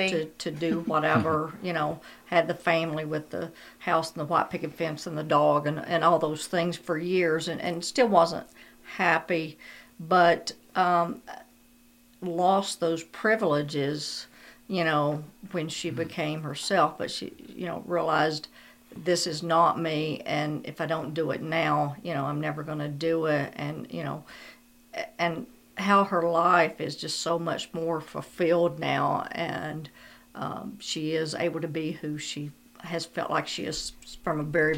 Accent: Pikeville, Kentucky, United States; I was born and raised in Pike County, Kentucky, up around Pikeville.

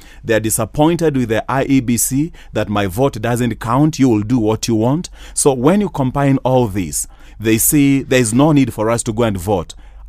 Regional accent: Kenya; You know, when people tell you, as a Kenyan, I'm supposed to vote and express my wishes through my vote.

